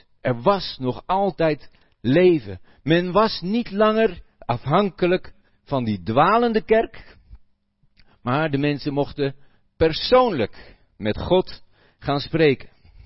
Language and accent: Dutch; Netherlands; now in Belgium; want je hoort wel, ik ben een Hollander. Ik ben daar niet in groot geworden